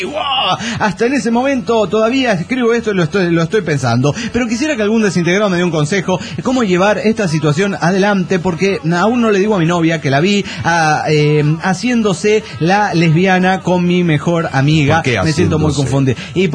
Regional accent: Lincoln, Buenos Aires Province, Argentina; de Lincoln, Buenos Aires, Argentina.

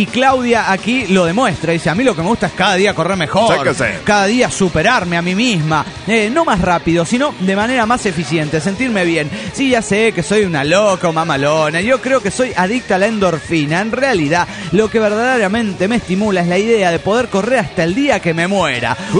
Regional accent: Costa Rica; de Tiquicia.

